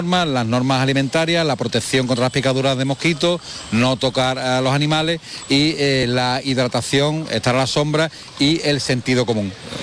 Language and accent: Spanish; Sanlúcar de Barrameda, Andalusia, Spain; yo soy de Sanlúcar